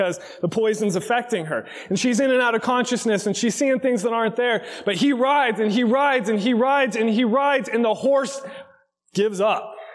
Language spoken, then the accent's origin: English; Arizona, United States; I grew up in Arizona. There's a lot of poisonous things in Arizona.